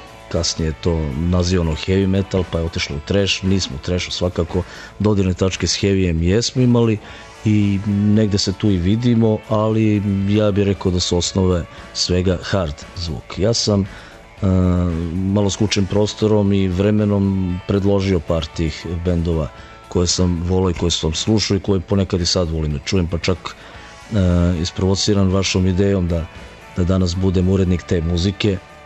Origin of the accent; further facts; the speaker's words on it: Niš, Nišava District, Serbia; Ponosan sam kao Nišlija kad krene ovaj festival